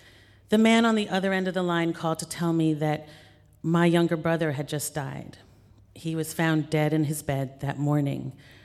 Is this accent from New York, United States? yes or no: yes; New York City, New York, United States; My brother and I grew up here in New York